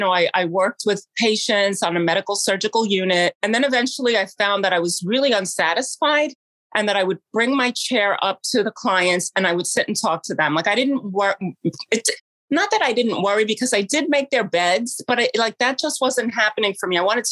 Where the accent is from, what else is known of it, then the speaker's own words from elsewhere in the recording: New York City, New York, United States; I mean, I was born there. My family was there. I've seen so many changes over the years. I grew up in Park Slope